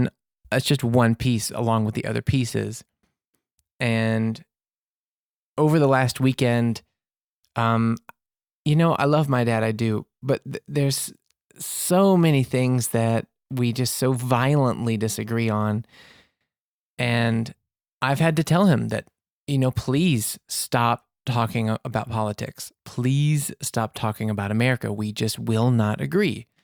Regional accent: Mississippi, United States; born there; also born or lived in Louisiana; Like, I was born in Mississippi there, and we lived in Louisiana for a long time.

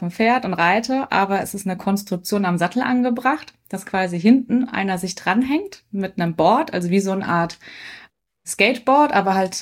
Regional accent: Mannheim, Baden-Württemberg, Germany; Ich komme aus Mannheim

